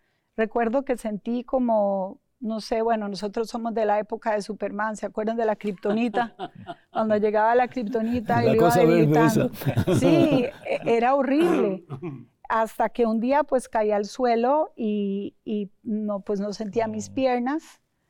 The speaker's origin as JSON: {"language": "Spanish", "region": "San José", "country": "Costa Rica", "said": "nací en Costa Rica, en San José, Costa Rica."}